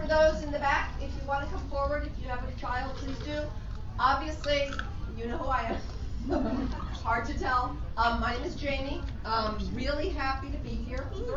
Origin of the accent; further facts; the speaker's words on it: Santa Monica, California, United States; And I felt, I can't wear clogs in Texas. They're going to know I'm from Santa Monica.